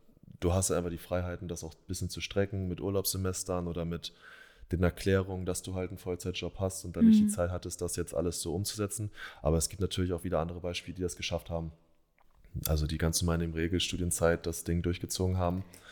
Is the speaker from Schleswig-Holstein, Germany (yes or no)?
yes; Bad Schwartau, Schleswig-Holstein, Germany; wo ich erst noch zurück in meine Heimat gegangen bin für eine Saison und bei Bad Schwartau gespielt habe